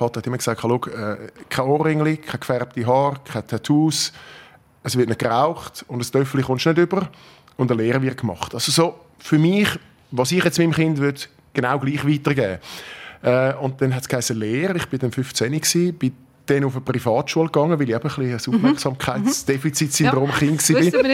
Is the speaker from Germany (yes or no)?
no; Kloten, Zurich, Switzerland; Ich bin im Schlufweg aufgewachsen. Ich meine, sportlicher wie der Schlufweg in Kloten kann man gar nicht sein.